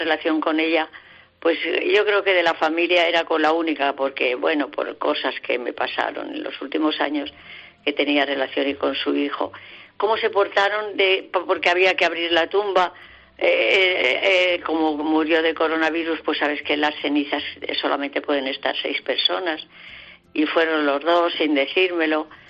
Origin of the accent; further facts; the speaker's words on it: Valladolid, Castile and León, Spain; quizá porque soy de Valladolid, de madre maestra y de padre militar